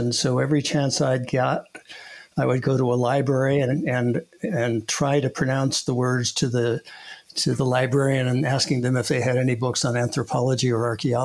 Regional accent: Santa Monica, California, United States; also born or lived in New York; And I grew up in Santa Monica and then the San Fernando Valley in Reseda, and then came back to West Los Angeles to start high school.

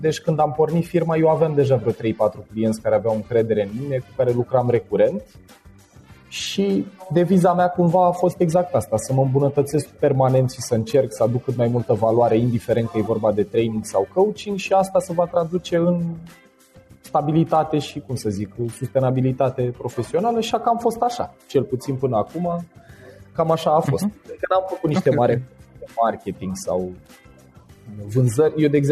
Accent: Ploiești, Prahova, Romania; în Ploiești, de unde sunt eu

